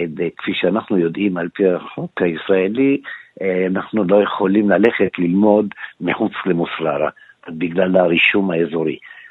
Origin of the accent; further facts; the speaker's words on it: Jerusalem, Jerusalem District, Israel; אנחנו גדלנו באותו רחוב בשכונת מופררה. אנחנו כמעט בני אותו גיל